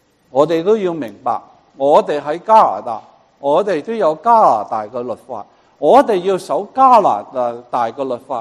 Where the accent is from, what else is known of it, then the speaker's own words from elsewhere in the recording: China; 就好像我们中国人一样，我哋明白太同大係爭乜嘢？